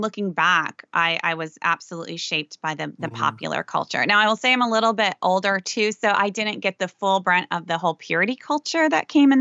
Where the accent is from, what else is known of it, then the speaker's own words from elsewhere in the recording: Sioux Center, Iowa, United States; Okay. That's my hometown. I grew up just a few blocks from the college.